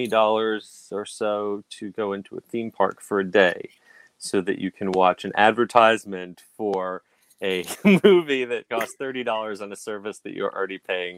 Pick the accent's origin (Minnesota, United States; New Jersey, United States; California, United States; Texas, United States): New Jersey, United States; You know, I grew up near Great Adventure, Six Flags, and we had a drive-through safari there.